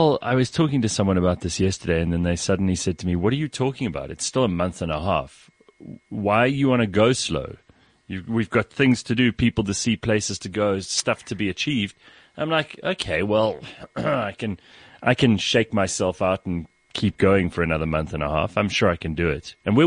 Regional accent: South Africa; You know, these are the trials and tribulations of being South African.

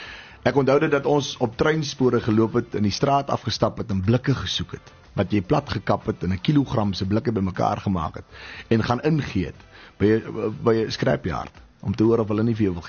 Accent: Redelinghuis, Western Cape, South Africa; Ek het groot geword in die Sandveld distrik, in die Weskus wêreld, 'n dorpie met die naam van Redelinghuis. Klein dorpie tussen Paketberg en Elandsbaai.

